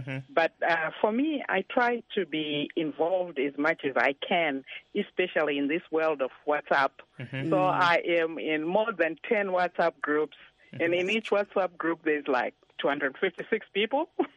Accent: Zimbabwe; moved away; Because we are living away from home and we are in this community where we kind of feel we are separated from Zimbabwe. But then we get an opportunity to get together as Zimbabweans and encourage each other

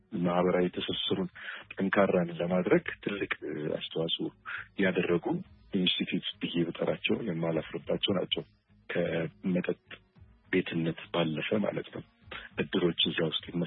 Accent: Addis Ababa, Ethiopia; ከልጅነቴ የነበረውን የማውቀውን እኔ ሰፈሬ ደቡብ ቃ የሚባለው ፊት ወር አካባቢ የተወለድኩት ቤተመንግስት ከይገባዋል ቱሪስት ሆቴል ጀምሮ እስከ አምባሳደር ድረስ

